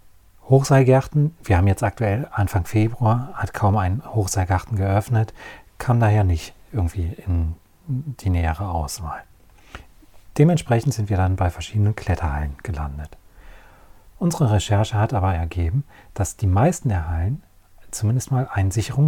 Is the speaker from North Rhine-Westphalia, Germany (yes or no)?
yes; North Rhine-Westphalia, Germany; Meine Heimat ist die Grenze zwischen Bergischem Land und Rheinland. Dort bin ich zu Hause